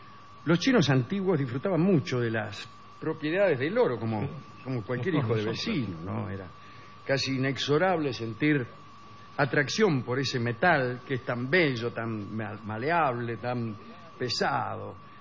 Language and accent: Spanish; Bariloche, Río Negro, Argentina; de Bariloche.